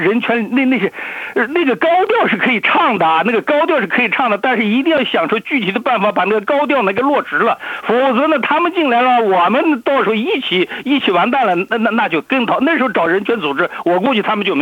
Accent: Australia; 说句我们澳大利亚人就算是睁着眼闭着眼

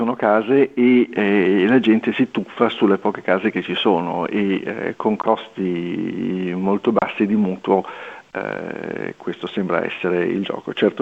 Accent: Australia; cercare di trovare magari un esperto di Cina che possa spiegare a noi australiani che non siamo magari esperti di Cina

